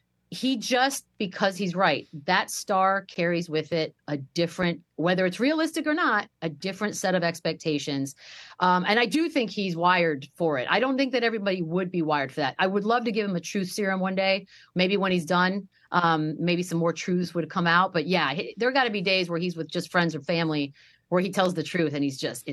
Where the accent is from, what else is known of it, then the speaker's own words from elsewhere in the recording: Texas, United States; even though I grew up in Texas.